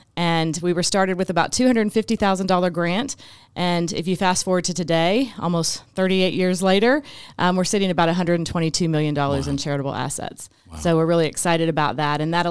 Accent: Ohio, United States; now in Georgia, United States; So I grew up in Ohio and moved to Georgia and did my undergrad and grad degrees at local colleges here

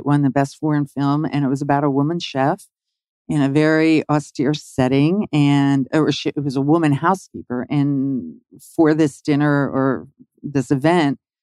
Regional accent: Virginia, United States; born or raised there

